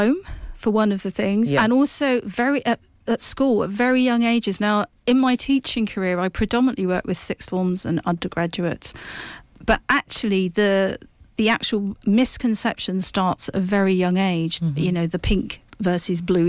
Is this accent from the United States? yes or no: no; London, United Kingdom; I grew up in London